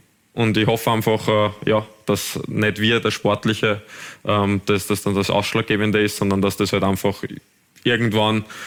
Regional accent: Carinthia, Austria; Bei uns in Kärnten ist das leider halt nicht möglich

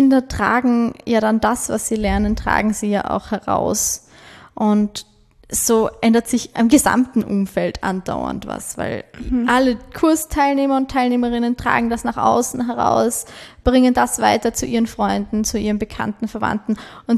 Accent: Baden, Lower Austria, Austria; weil ich bin aus Baden, ich wohne in Baden, ich bin sehr gerne in Baden.

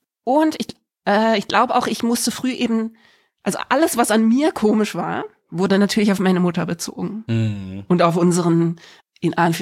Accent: Berlin, Germany; born there; ich bin eben in Berlin geboren, die ersten 6 Jahre in Berlin gewesen, in so WG-mäßigen Kontexten

